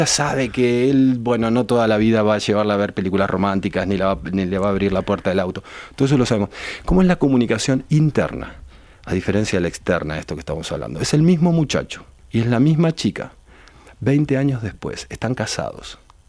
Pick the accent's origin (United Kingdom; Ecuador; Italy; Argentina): Argentina; now in Chile; yo en este momento soy argentino, pero vivo en Chile en este minuto